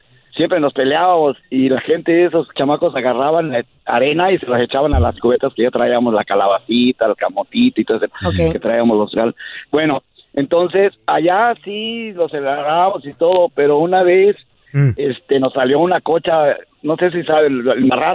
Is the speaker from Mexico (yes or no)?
yes; Chiapas, Mexico; traemos la tradición nosotros somos de Chiapas.